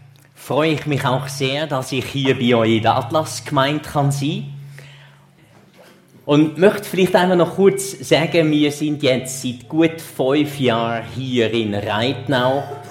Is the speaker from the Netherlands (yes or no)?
yes; Netherlands; also born or lived in Germany; now in Switzerland; Ich habe eine holländische Mutter, einen deutschen Vater und eine schweizerische Frau. Ich bin in Deutschland geboren, in Holland aufgewachsen und habe dann in der Schweiz da studiert.